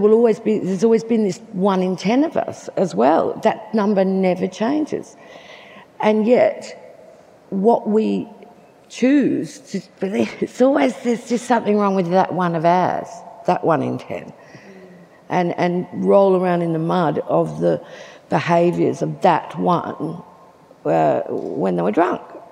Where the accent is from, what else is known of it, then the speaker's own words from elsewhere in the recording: Ireland; I'm Irish